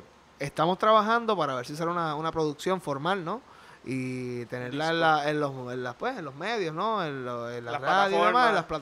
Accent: Salinas, Puerto Rico; ese tipo es de mi pueblo.

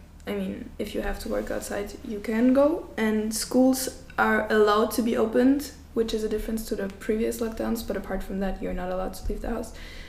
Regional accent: Austria; English is a second language; now in Mostar, Bosnia and Herzegovina; I am from Austria and 16 years old, and right now I'm studying in UWC Mostar, Bosnia Herzegovina.

